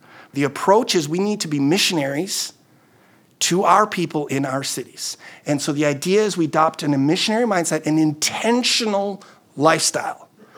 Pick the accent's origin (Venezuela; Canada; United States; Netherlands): Netherlands; moved away; I grew up in the Netherlands, and I grew up with a friend that my brother and I both had. We grew up in the same neighborhood.